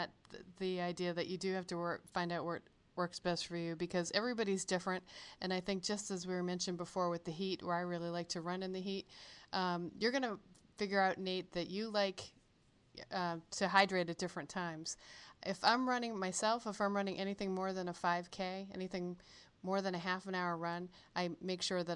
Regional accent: New England, United States; I grew up in New England. I hate the cold.

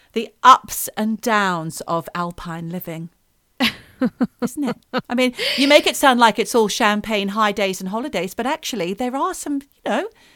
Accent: North East England, United Kingdom; I'm Geordie. I'm the tall one.

